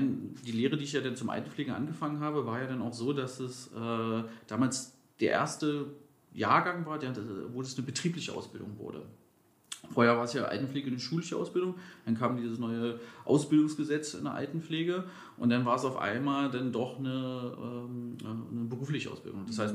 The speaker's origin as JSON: {"language": "German", "town": "Magdeburg", "region": "Saxony-Anhalt", "country": "Germany", "moved": "yes", "lives_now": "Berlin, Germany", "said": "Weil ich komme ja ursprünglich aus Magdeburg und der gleiche Träger hatte dann hier in Berlin auch eine Einrichtung und dann bin ich nach Berlin gegangen."}